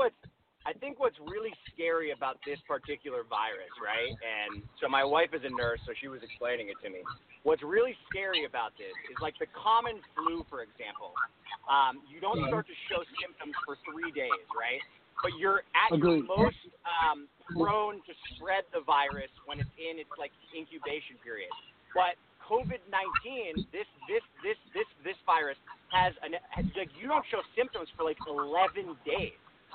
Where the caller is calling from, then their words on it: Los Angeles, California, United States; Los Angeles.